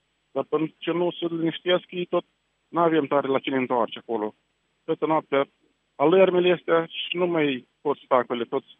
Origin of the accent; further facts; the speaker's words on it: Mahala, Chernivtsi Oblast, Ukraine; De la Cernăuți, satul Mahala.